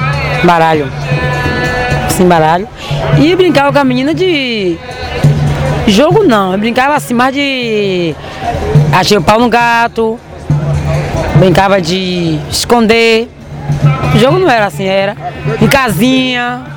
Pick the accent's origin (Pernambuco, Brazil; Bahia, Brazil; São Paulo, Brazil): Bahia, Brazil; Eu nasci na Bahia, né? No caso, nasci aqui na Bahia.